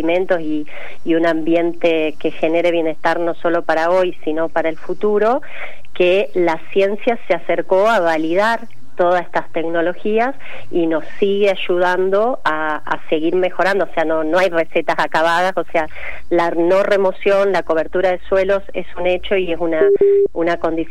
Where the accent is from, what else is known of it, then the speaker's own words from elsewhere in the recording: Argentina; es una convicción que tenemos que tener como argentinos